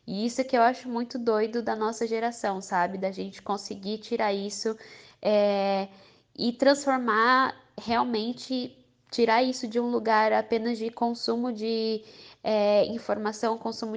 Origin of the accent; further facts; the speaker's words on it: São Paulo, Brazil; eu sou de São Paulo, mas eu moro hoje em Santa Catarina.